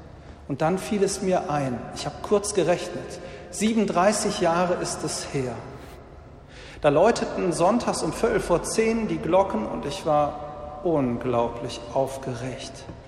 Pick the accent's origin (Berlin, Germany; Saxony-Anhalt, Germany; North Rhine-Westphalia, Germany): North Rhine-Westphalia, Germany; Velbert; es stammt aus meiner Heimatgemeinde in Velbert, in St. Antonius in Tönnesheide